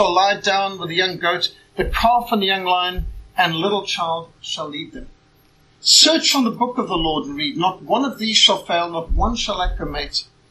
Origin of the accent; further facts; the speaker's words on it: Zimbabwe; I was brought up in Rhodesia, Africa, and it was possible. They didn't have the kind of laws you probably got over here.